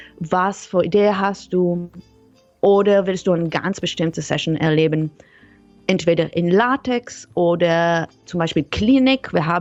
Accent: Israel; German is a second language; also born or lived in Netherlands; Ursprünglich komme ich aus Israel, aber ich habe ganz lange in Niederlande gewohnt, ich habe da studiert.

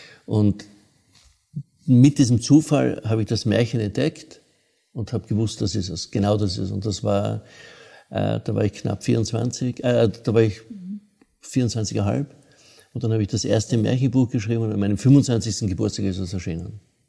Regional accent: Graz, Styria, Austria; bin in Graz, ich habe in Graz gewohnt, also ich bin Grazer.

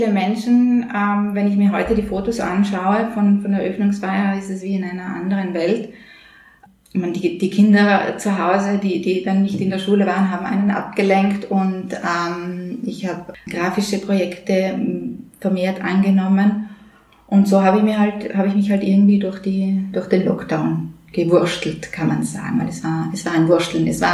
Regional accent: Trentino-Alto Adige, Italy; ich bin ja aus dem Finchgau und da kommen die Finchgau her

